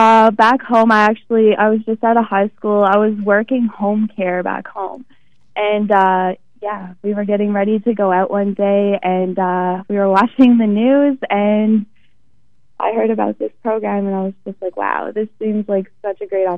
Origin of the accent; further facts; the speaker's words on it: St. John's, Newfoundland and Labrador, Canada; I'm actually from St. John's, Newfoundland, and this is my first placement. I came here about 3 weeks ago.